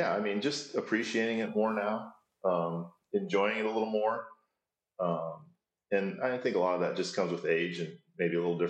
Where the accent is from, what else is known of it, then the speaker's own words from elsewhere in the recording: Nebraska, United States; And growing up in Nebraska, we just didn't get exposed to that, much growing up, when I was a kid.